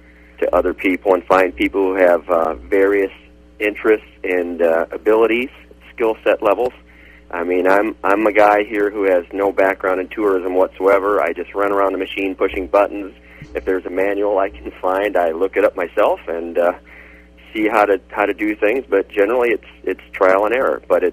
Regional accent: Davenport, Iowa, United States; I grew up here in Davenport, Iowa. I grew up just a block off of Highway 6.

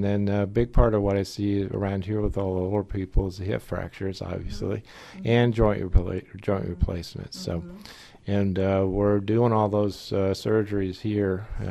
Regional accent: San Diego, California, United States; born there; I was born in San Diego and went to college and medical school there.

